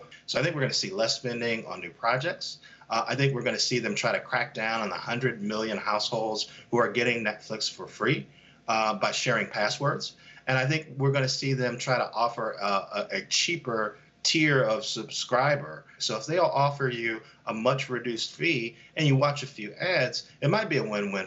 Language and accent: English; Gary, Indiana, United States; I grew up in Gary, Indiana, right next to Chicago.